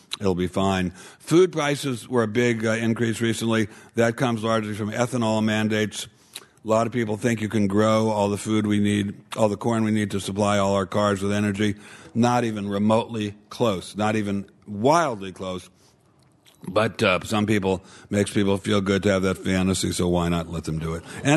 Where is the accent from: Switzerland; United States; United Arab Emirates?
United States; Maryland; born or raised there; also born or lived in Virginia